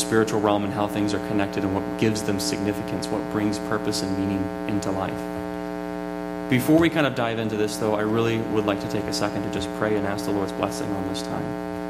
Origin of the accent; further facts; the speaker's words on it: Scotland, United Kingdom; I'm a Scotsman.